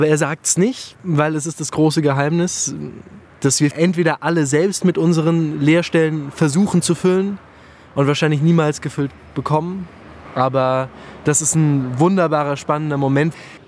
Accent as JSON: {"language": "German", "town": "Mainz", "region": "Rhineland-Palatinate", "country": "Germany", "said": "Ich komme aus Mainz, bin fast 25 Jahre alt und studiere an der Bayerischen Theaterakademie August Everding Schauspiel."}